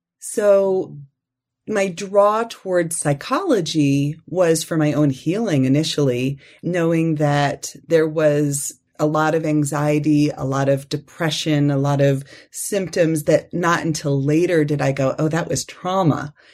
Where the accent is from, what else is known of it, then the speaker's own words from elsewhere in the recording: New York, United States; So I grew up in New York, and we would go to Pennsylvania and other areas to go to these places.